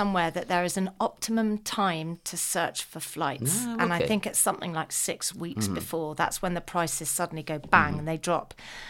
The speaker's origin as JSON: {"language": "English", "country": "United Kingdom", "said": "as a Brit"}